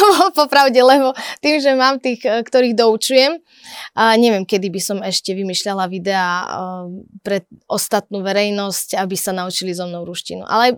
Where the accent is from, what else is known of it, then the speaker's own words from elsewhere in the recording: eastern Slovakia, Slovakia; hlavne u nás na východe, tak to ešte bližšie. Rusnáci to úplne, hej, niektoré slova majú. Teraz my napríklad na východe, na východnom Slovensku je dosť veľa Ukrajincov